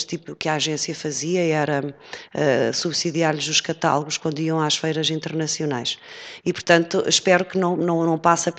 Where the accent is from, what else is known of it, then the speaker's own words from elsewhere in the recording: Aveiro, Portugal; eu sou de uma zona, sou do distrito de Aveiro e sou de um concelho altamente era altamente industrializado, aliás, até está referido na história de Portugal como sendo um dos primeiros concelhos a ter indústria na época da Revolução Industrial.